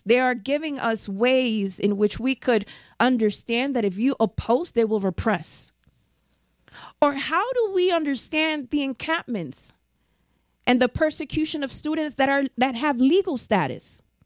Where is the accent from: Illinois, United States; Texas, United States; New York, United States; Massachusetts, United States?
New York, United States; I'm from New York. We know it.